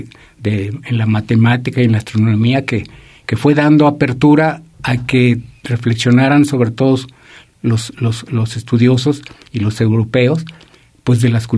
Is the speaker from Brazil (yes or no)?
no; Mexico; como mexicano